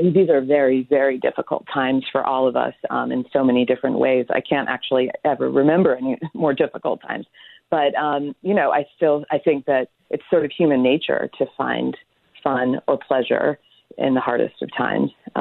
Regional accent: New York, United States; But as a New Yorker, I was always going out to eat or ordering delivery.

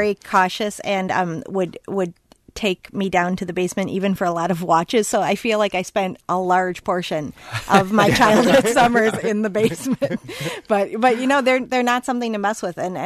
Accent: Chicago, Illinois, United States; So I grew up in Chicago, and it feels like there was a tornado watch at least, you know, a couple times a week during the summer and then warnings.

